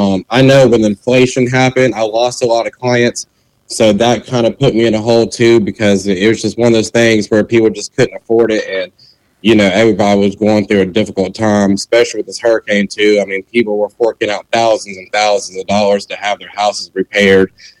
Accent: Augusta, Georgia, United States; with Richard's Lawn Care. I'm born and raised in Augusta, Georgia. I'm 30 years old.

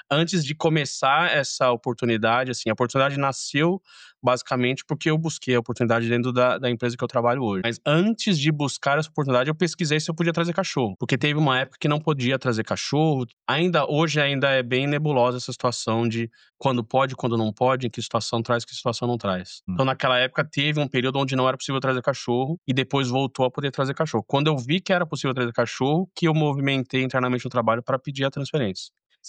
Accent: Indaiatuba, São Paulo, Brazil; now in United States; A gente mudou para os Estados Unidos há 2 anos atrás, né? Vim de Indaiatuba.

